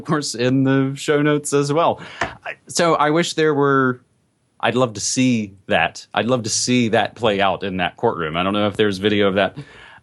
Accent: East Coast, United States; Now, you know, I'm from East Coast. I used to read the Washington Post.

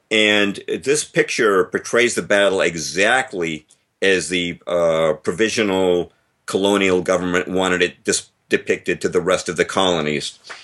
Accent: Lexington, Massachusetts, United States; I'm from Massachusetts, I should mention. I grew up in Lexington, so this gives me a special interest in this battle.

